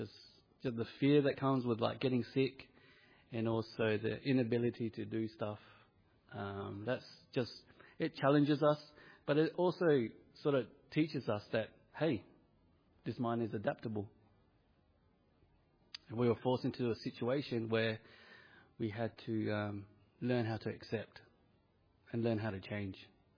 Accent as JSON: {"language": "English", "country": "Australia", "said": "we only get taught so much growing up in the West and being Australian"}